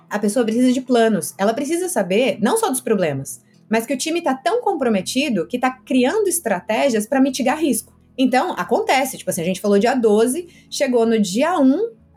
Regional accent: São Bernardo do Campo, São Paulo, Brazil; eu sou de São Bernardo

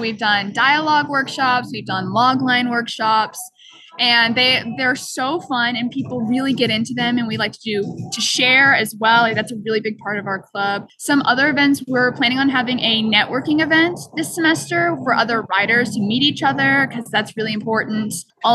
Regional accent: Houston, Texas, United States; now in New York, United States; So I am a sophomore in film and TV, and I'm from Houston, Texas. I live close to Washington Square

